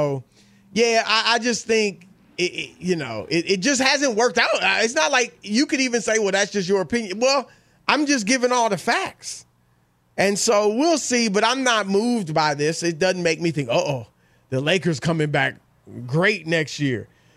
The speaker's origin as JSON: {"language": "English", "region": "Ohio", "country": "United States", "said": "And look, you know I'm from Northeast Ohio where LeBron is from."}